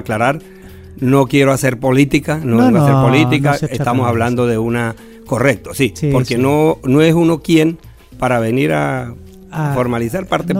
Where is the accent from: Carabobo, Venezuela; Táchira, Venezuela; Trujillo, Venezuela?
Táchira, Venezuela; Nosotros venimos de Táchira específicamente.